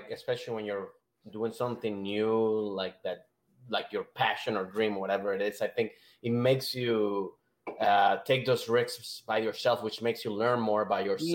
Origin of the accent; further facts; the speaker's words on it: Venezuela; especially I grew up in Venezuela, even little